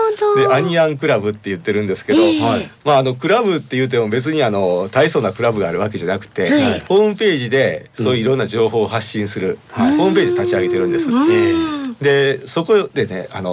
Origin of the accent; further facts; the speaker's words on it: Nishinomiya, Hyogo, Japan; 私もね実はあの西宮で生まれ育ったんですけども